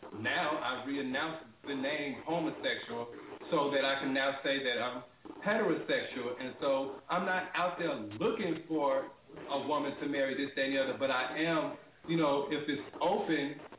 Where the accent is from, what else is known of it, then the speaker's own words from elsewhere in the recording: Chicago, Illinois, United States; now in Alabama, United States; I am from the south side of Chicago. They don't play that shit there. You're not going to just be walking in no hood dressed like no girl.